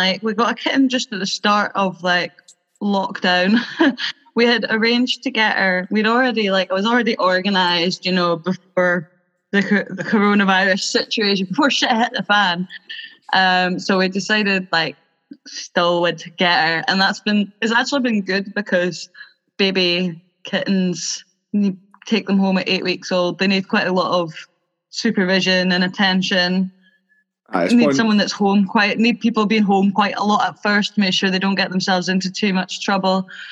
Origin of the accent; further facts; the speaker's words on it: Aberdeen, Scotland, United Kingdom; I'm a good friend of Nathan's. I've been on the podcast a couple of times before, and I'm a poet from Aberdeen.